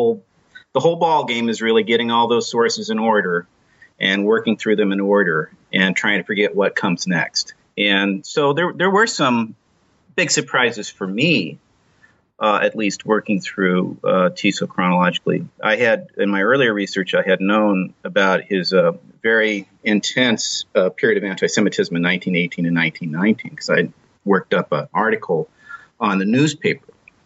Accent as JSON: {"language": "English", "town": "Seattle", "region": "Washington", "country": "United States", "said": "I'm from Seattle."}